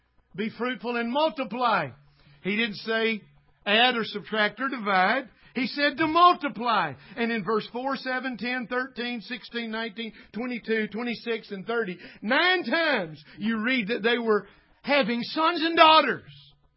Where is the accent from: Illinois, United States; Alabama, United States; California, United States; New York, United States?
Alabama, United States; And I said, ma'am, I'm from Alabama.